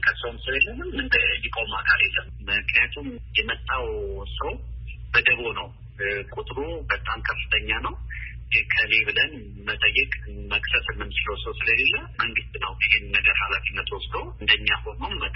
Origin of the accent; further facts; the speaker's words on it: Jimma, Oromia, Ethiopia; born there; አባቴ ተወልዶ የሚያደገው ወለጋ ውስጥ ነው፣ እኛም የተወለድነው እንግዲህ ጅማ ውስጥ ነው።